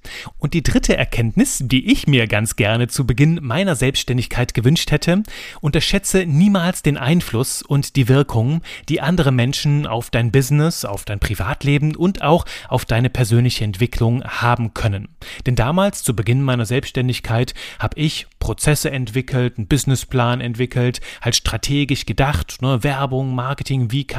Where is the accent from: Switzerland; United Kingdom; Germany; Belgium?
Belgium; hatte natürlich auch Französisch, als Belgier ist meine zweite Muttersprache und auch das Thema Niederländisch gehört in Belgien mit dazu